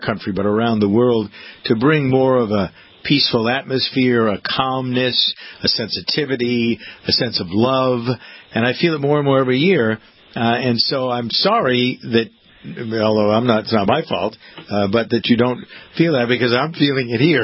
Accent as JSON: {"language": "English", "country": "United States", "said": "you feel, as an American, somewhat ostracized because there's so much focus on Christmas"}